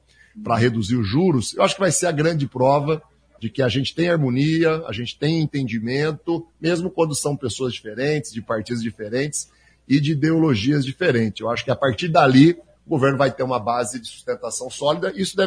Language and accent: Portuguese; Paraná, Brazil; Eu nasci, moro aqui no Noroeste até hoje, né, fui prefeito duas vezes de Cruzeiro do Oeste, né, sou vizinho de vocês.